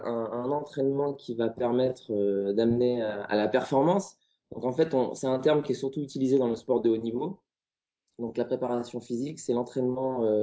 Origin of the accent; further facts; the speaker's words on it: Lyon, Auvergne-Rhône-Alpes, France; je suis lyonnais et je suis coach sportif.